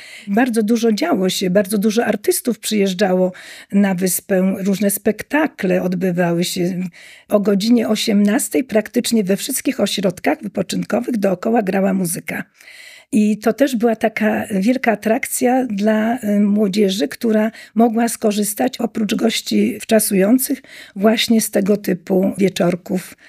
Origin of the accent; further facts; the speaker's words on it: Sobieszewo Island, Pomeranian Voivodeship, Poland; Ja jestem mieszkanką od urodzenia. Ja jestem urodzona na Wyspie Sobieszewskiej. Moi rodzice przybyli do Przegaliny, gdzie mieszkaliśmy.